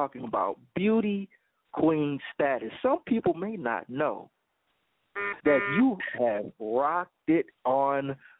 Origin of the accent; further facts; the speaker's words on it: Chicago, Illinois, United States; Even though I'm from Chicago. Yeah, I'm from Chicago, but I love the Texans.